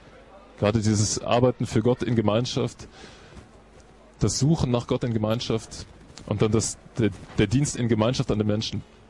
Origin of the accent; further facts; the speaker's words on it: Aachen, North Rhine-Westphalia, Germany; Ich komme aus Aachen, da gibt es in der Nähe ein Benediktinerkloster